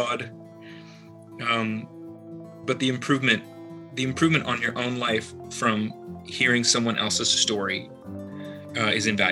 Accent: Alva, Oklahoma, United States; so I grew up in Oklahoma. It's really, really common for people from my small town, which is called Alva.

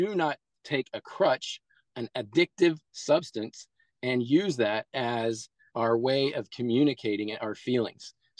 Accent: Midwest, United States; I grew up really poor in the Midwest, and it was all about the Puritan farm ethic

